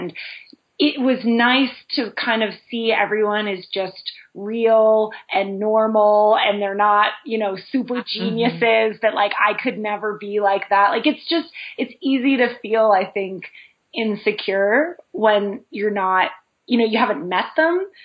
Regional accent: Montreal, Quebec, Canada; moved away as an adult; also born or lived in London, United Kingdom; But I'm Canadian originally, so I grew up in Montreal and went to university there.

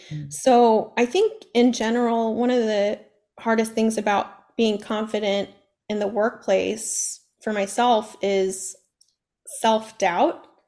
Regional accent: California, United States; I grew up in the Bay Area with 10 aunts, blood relative aunts.

